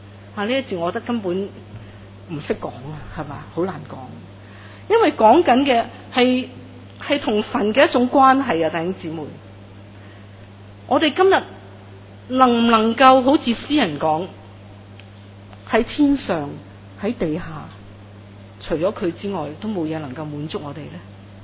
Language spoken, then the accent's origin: Chinese; Hong Kong; 所以我们生长在香港长大，我们很明白的了，有地有楼呢